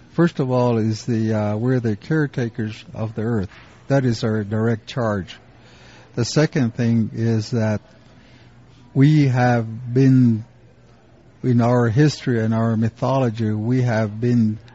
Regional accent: United States; that we as Indian people are now realizing that the rest of the world is at an awakening stage within the last 30 years.

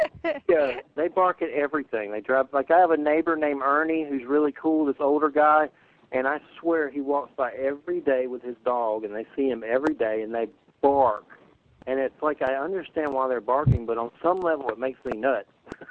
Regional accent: the South, United States; And I was raised in the South

